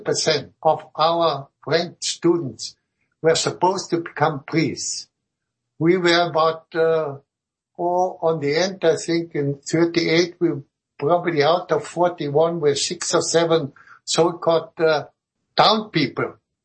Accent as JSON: {"language": "English", "region": "Carinthia", "country": "Austria", "tie": "born or raised there", "second_language": "English", "said": "They were in my home country, home province in Carinthia."}